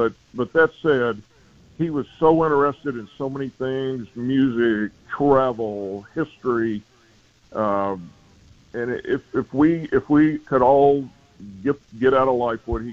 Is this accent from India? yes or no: no; Knoxville, Tennessee, United States; And I told him, I'm from Knoxville, Johnny Majors sent me.